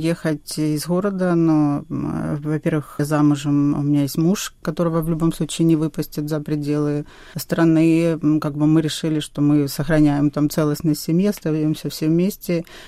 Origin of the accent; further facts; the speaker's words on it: Donetsk Oblast, Ukraine; now in Mykolaiv, Ukraine; Просто я сама из Донецкой области, и я выросла в языковой среде русской. Ну, и когда мы переехали в Николаев, ну, здесь тоже русская среда